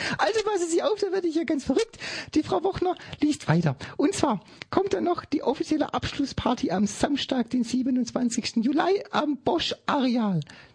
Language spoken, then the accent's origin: German; Stuttgart, Baden-Württemberg, Germany; ich bin auch aus Stuttgart.